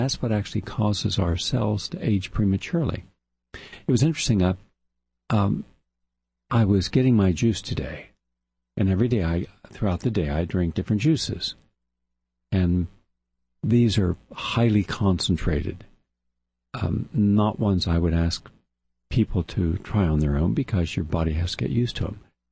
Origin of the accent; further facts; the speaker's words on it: West Virginia, United States; in the small community I grew up in West Virginia, we didn't have a model